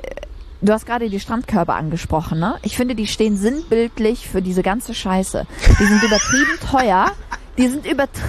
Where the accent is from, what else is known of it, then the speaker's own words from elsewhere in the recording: Lower Saxony, Germany; Als waschechte Ostfriesin stehe ich natürlich sehr auf das Moin Moin.